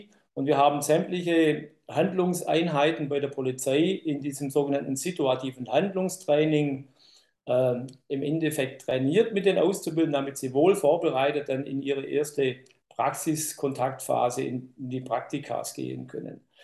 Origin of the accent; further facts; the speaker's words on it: Baden-Württemberg, Germany; Ich komme aus dem Herzen von Baden-Württemberg, Oberschwaben, etwa 50 Kilometer vom Bodensee weg. Dort bin ich aufgewachsen, dort bin ich sozialisiert